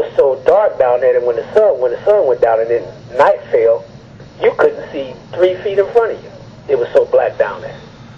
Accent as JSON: {"language": "English", "town": "St. Louis", "region": "Missouri", "country": "United States", "said": "And I come from St. Louis, where, you know, you got street lights and all that."}